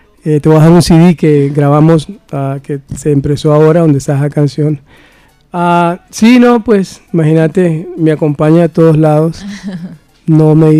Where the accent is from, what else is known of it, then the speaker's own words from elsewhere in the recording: New York, United States; also born or lived in Central America; Sí, nací en Centroamérica, crecido en Nueva York. Nos llevaron a toda la familia ahí por los 79, 80 a Nueva York y pues me crecí allá.